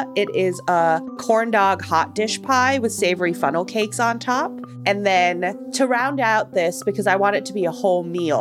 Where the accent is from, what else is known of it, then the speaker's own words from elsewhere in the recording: Hong Kong; also born or lived in Singapore; I was born in Singapore and I grew up in Hong Kong, both of which are islands.